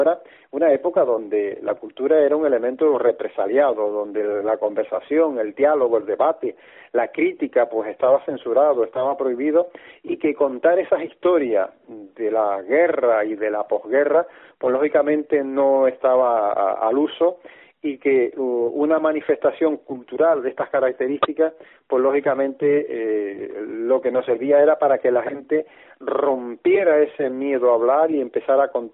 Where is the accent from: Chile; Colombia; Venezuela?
Venezuela; born there; y yo nací en Venezuela 5 años o varios años después de que él arribara a la octava isla, como la llamamos, ¿no?